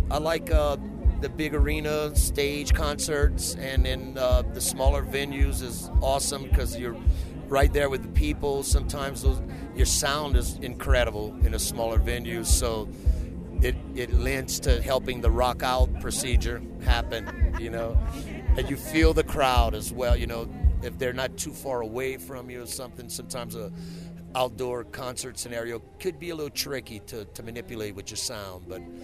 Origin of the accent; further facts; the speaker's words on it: Louisiana, United States; I am from Bayou Lafourche, Louisiana, which is a 2 hours south of New Orleans.